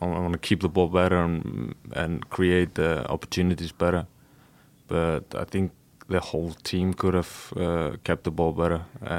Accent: Iceland; I'm from Iceland, so I should be used to it.

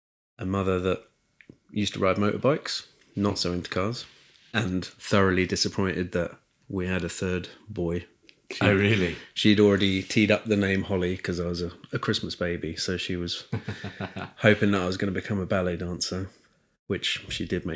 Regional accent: Chichester, South East England, United Kingdom; Yeah, I grew up in Chichester. After school, I would ride up to the circuit.

